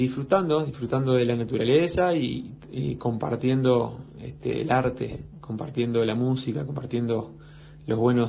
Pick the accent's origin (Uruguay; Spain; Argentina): Uruguay; Salto; comencé a estudiar acompañamiento de guitarra, más que nada en la parte folclórica, en mi ciudad natal, en Salto.